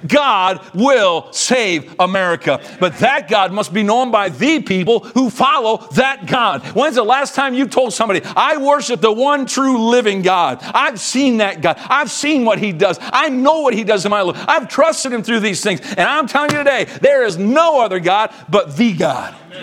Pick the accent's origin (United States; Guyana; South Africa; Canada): Canada; And today I would challenge you as Americans, as a Canadian neighbor, as a friend of your nation.